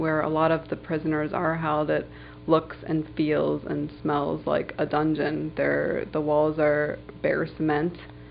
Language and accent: English; United States; They didn't believe that I could possibly be Muslim because I was raised in America